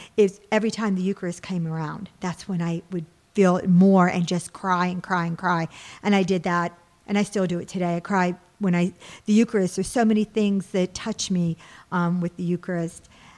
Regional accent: Mingo Junction, Ohio, United States; I grew up in Mingo Junction, Ohio, wow. in Steubenville.

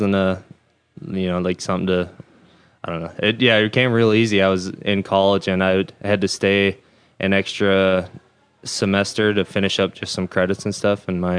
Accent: Michigan, United States; So, I grew up in Michigan. Moved out here.

